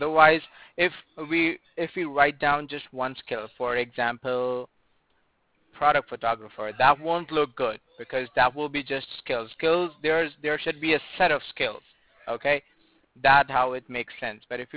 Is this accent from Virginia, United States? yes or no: no; Cleveland, Ohio, United States; born there; I was born in Cleveland, right?